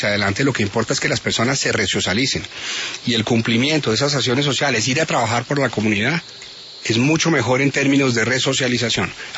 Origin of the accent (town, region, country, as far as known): Colombia